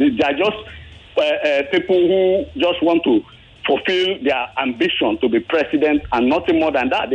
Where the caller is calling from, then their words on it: Ikwanya, Nigeria; calling from Ikwanya.